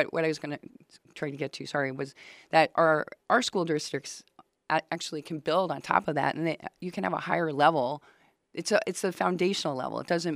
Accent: New York, United States; I grew up outside of a big city. I grew up the same distance Celine is from Detroit. I grew up outside of New York City.

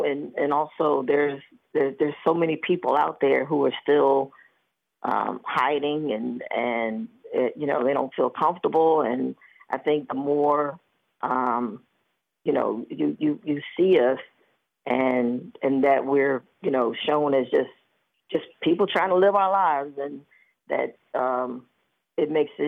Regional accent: Virginia, United States; also born or lived in Maryland; I grew up in Virginia.

